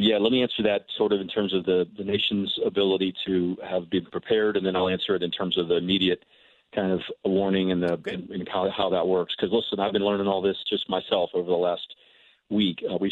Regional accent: United States; it is a remarkable experience to do that for the first time, particularly as an American, right?

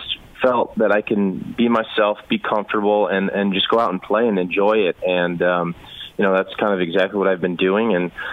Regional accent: Cleveland, Ohio, United States; taking part in the first All-Star Game festivities back in my hometown of Cleveland would be, you know, a dream come true.

